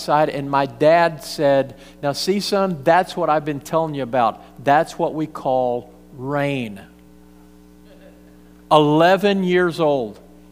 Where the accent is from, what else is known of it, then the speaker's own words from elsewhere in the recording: Texas, United States; You know, when you come from a dry place, you never wish or pray that it would stop raining. I grew up out in West Texas, and you really can't appreciate that.